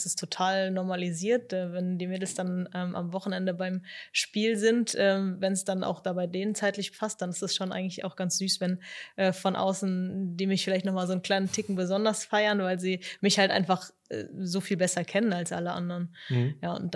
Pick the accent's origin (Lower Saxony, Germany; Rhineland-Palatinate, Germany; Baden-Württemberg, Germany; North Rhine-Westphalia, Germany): Rhineland-Palatinate, Germany; Mainz; ich komme eben auch aus Mainz, ich bin sehr, sehr heimat- und familienverbunden.